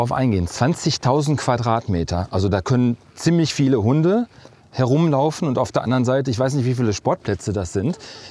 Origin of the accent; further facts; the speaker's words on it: Bochum, North Rhine-Westphalia, Germany; ich gehöre ja auch dazu, ich komme ja aus Bochum